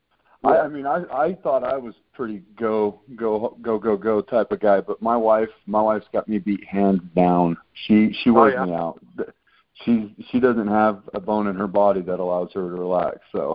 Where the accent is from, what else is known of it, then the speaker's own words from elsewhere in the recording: Idaho, United States; if I were to move back to my home state of Idaho, I would actually have more opportunity to continue to do what I'm doing.